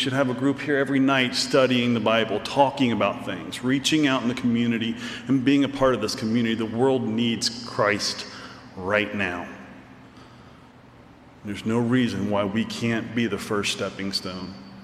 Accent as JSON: {"language": "English", "region": "South Carolina", "country": "United States", "said": "I'm from South Carolina. We hunt hogs because we have to."}